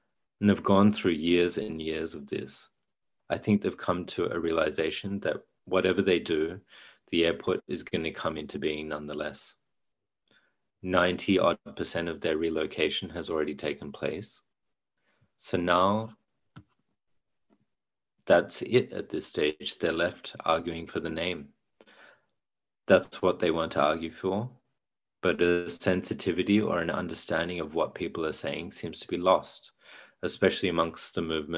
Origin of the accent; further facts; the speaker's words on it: Australia; It could be being born and growing up in Australia